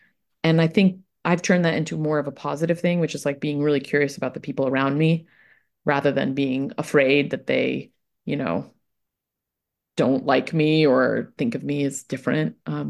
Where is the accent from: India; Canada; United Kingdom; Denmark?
India; Mumbai, Maharashtra; English is a second language; now in United States; And I moved from Bombay, I still say Bombay, Mumbai, India, to a really small town in upstate New York, which is what American Rookie is about, actually. And I didn't speak English